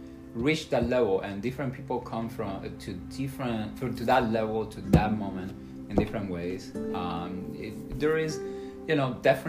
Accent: Las Tunas, Cuba; English is a second language; A small town in the western side of Cuba. Eastern part of Cuba, called Las Tunas. The island is long, and we are really far away of Havana, the capital.

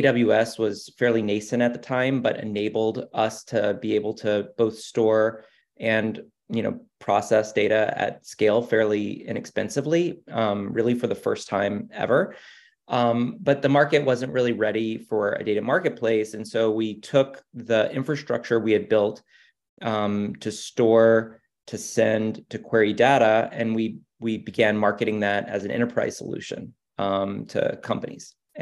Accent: Houston, Texas, United States; born there; So I was born in Houston, Texas, a mecca for technology startups.

